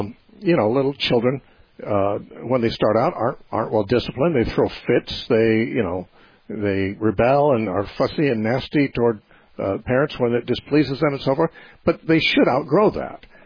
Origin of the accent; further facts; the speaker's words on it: United States; born there; I mean, I was born in America, which is a lot more fortunate than being born in Bangladesh.